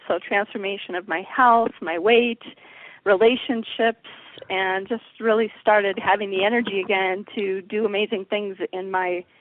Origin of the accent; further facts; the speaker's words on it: Wisconsin, United States; born there; Well, I was born in Wisconsin. So in the great Midwest here, but love being up north and with the changing seasons, and just love the woods.